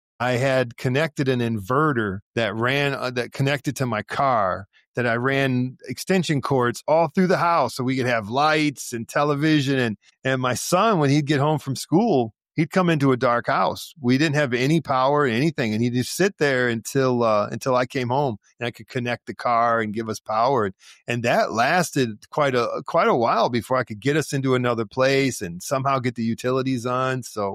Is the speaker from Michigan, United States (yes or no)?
yes; Detroit, Michigan, United States; I was born and I grew up in Detroit, in an inner city.